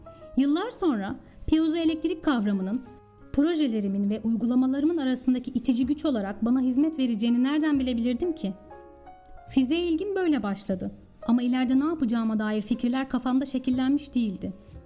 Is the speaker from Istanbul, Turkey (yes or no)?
yes; Istanbul, Turkey; born there; 4 Mayıs 1985 yılında İstanbul'da dünyaya geldim. … İki erkek kardeşim var.